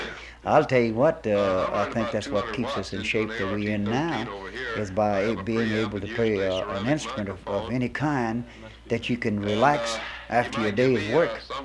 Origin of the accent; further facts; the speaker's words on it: Broussard, Louisiana, United States; born there; I was born in Broussard, Louisiana, which is Youngville, in 1910.